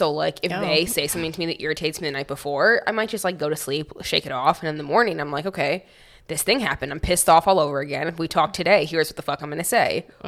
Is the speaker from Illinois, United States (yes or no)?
no; Bronx, New York, United States; I'm from the Bronx. I just wanted to say that.